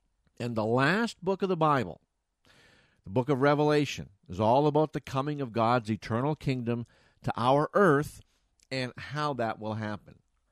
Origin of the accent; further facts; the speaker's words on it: Canada; But I'm a Canadian. What do Canadians have to talk about but the weather?